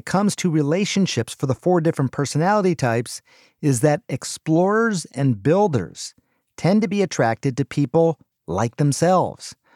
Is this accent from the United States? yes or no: no; India; I'm Indian. My wife is Scandinavian, Swedish. That was unusual when we got married. There weren't a lot of intermixed marriages among the Indian community.